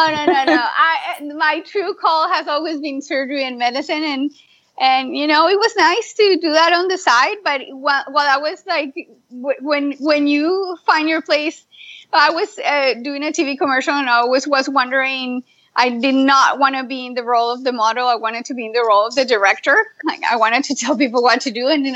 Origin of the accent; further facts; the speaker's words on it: Colombia; Oh, well, I am originally from Colombia.